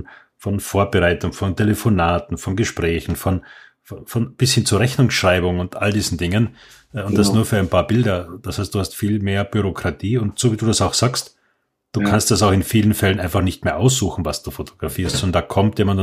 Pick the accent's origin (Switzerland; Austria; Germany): Austria; born there; Wobei ich als gebürtiger Österreicher